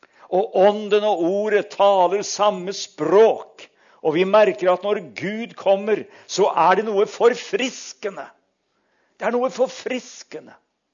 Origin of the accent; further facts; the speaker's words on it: Sarpsborg, Østfold, Norway; At jeg som sarping holdt min første preken der nede.